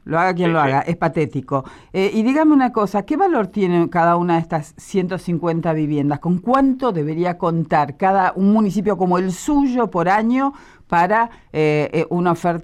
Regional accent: Buenos Aires, Argentina; Yo voy a Capital Federal, yo crecí por el Botánico

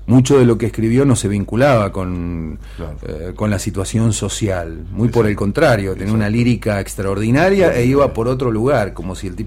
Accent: Argentina; Llegué a Cuba … siendo barbado y siendo argentino.

